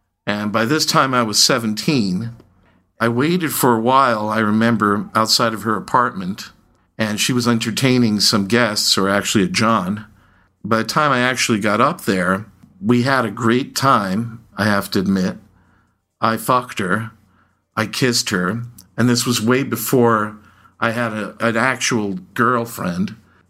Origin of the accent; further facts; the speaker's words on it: New York City, New York, United States; Both of my parents immigrated from Greece, and we used to go to church every Sunday. I grew up in Washington Heights in uptown Manhattan.